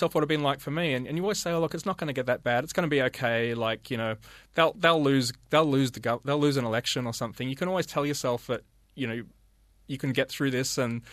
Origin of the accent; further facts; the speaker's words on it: Australia; well, you know, I'm Australian.